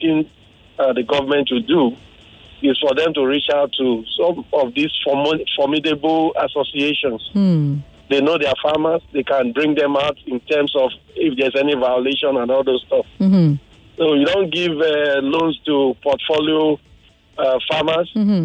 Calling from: Lekki, Lagos, Nigeria; I'm calling from Lekki area.

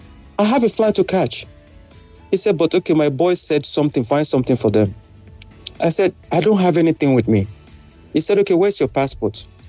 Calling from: Michigan, United States; I'm calling you from Michigan.

